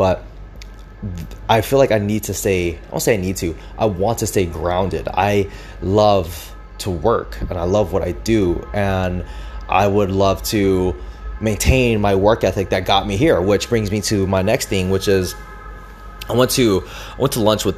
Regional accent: United States; born there; I was born in the United States, so it's easy for me to travel.

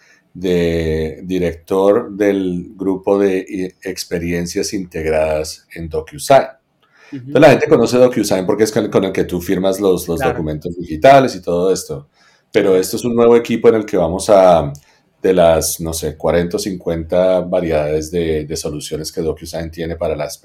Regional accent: Colombia; now in United States; como ya todo el mundo debe saber. Yo nací en Colombia y crecí en Colombia. Estudié aquí en Estados Unidos durante, no sé, creo que los últimos 20 y algo años.

